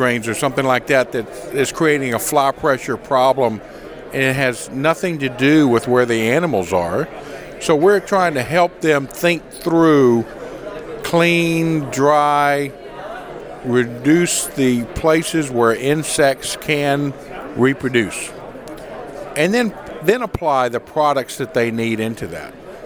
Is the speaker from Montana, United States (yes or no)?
no; Mississippi, United States; I'm from Mississippi, so that's one of my favorite things, rice.